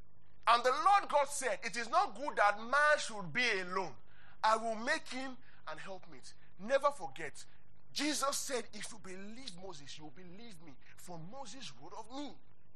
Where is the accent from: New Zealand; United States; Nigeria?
Nigeria; Abuja, Federal Capital Territory; It is a language I grew up learning in Abuja city, which is Yoruba.